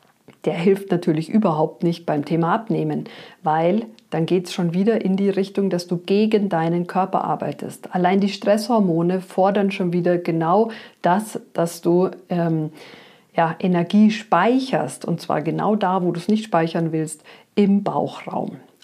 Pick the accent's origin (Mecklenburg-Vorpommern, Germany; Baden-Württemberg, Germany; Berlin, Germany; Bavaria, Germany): Bavaria, Germany; Munich; als Münchner Kind